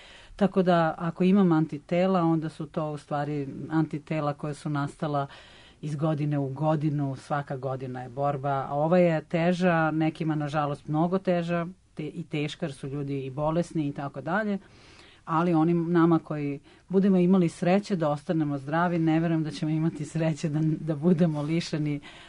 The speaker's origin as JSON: {"language": "Serbian", "country": "Serbia", "tie": "born there", "said": "samim tim što smo rođeni u Srbiji"}